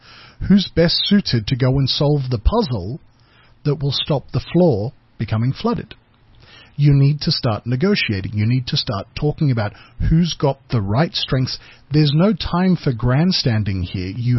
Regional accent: Australia; I'm Australian.

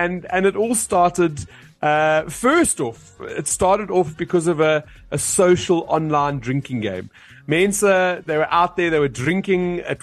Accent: Johannesburg, Gauteng, South Africa; Actually, I'm from Joburg. I'm just going to throw that out there. People think I'm Cape Townian because I've got that Cape Townian tone.

